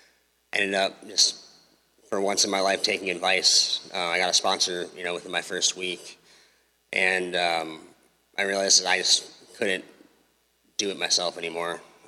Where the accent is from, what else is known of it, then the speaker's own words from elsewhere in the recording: Oregon, United States; So I'm from Oregon. I moved down here after I completed 60 days at Turning Point.